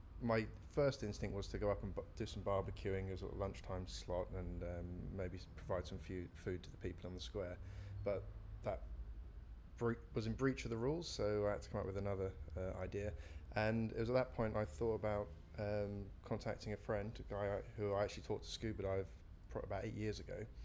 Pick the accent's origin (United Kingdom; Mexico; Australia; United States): United Kingdom; London; I'm 35 years old and I'm from South London.